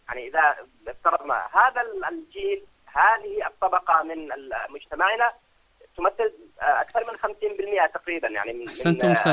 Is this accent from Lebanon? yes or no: no; Yemen; هناك الكثير من الإذاعات مثلا عندنا في اليمن